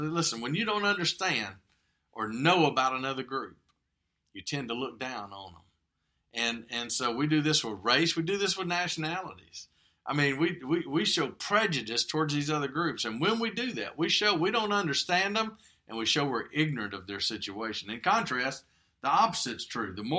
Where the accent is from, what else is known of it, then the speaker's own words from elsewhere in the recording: United States; I am proud to be an American, but I'm not proud in a way